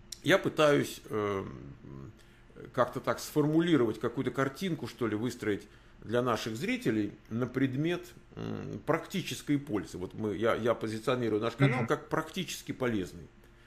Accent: Moscow, Russia; я вот из Москвы

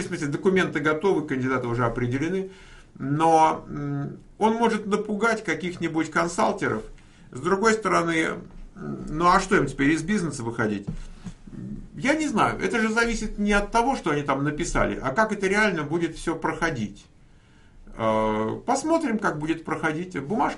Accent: Moscow, Russia; сейчас мне никто не скажет, что я из Москвы. У меня какие-то одесские нотки появились.

